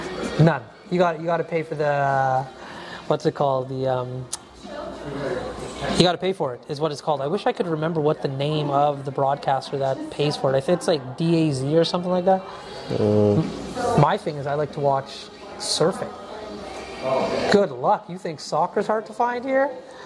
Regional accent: Canada; if you ever go to the east coast of Canada, Newfoundland, PEI, Nova Scotia, you can watch a lot more soccer there. I find when I go travel to that part of our country

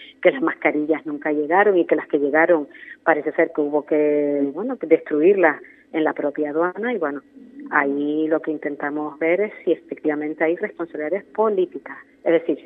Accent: Canary Islands, Spain; es un derecho que tenemos los canarios, porque no nos olvidemos que somos una región ultraperiférica y que estamos muy lejos del territorio continental

